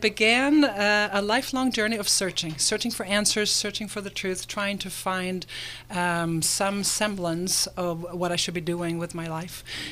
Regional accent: Drøbak, Akershus, Norway; I was born and raised in Norway, a small town called Drøbak, just outside of Oslo, right on the fjord, about the size of Sausalito, 15,000 people. And my mom was a Christian, and my dad left the church

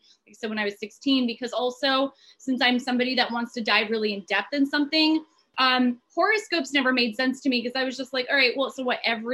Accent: Odesa, Odesa Oblast, Ukraine; I'm from the Russian part of Ukraine originally, from Odessa.

